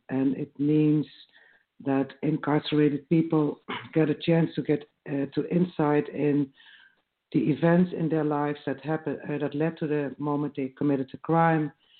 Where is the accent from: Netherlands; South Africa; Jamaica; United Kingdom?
Netherlands; English is a second language; from the Netherlands. I work in my country with restorative justice in prisons